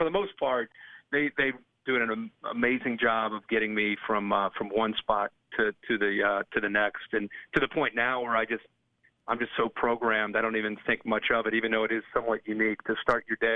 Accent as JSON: {"language": "English", "region": "Ohio", "country": "United States", "tie": "born or raised there", "said": "I grew up a college football junkie growing up in Ohio."}